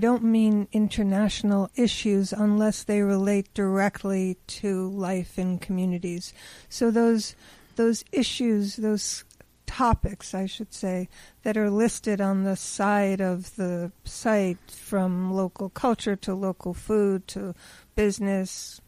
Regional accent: Brooklyn, New York, United States; I grew up in Brooklyn, and I lived in Manhattan for decades, and I loved it.

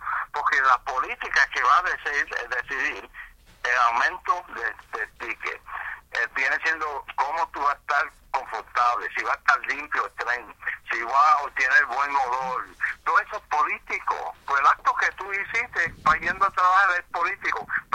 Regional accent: United States; yo vengo de Puerto Rico y soy nacido, criado en los Estados Unidos. Puerto Rico nació en mí, viene siendo.

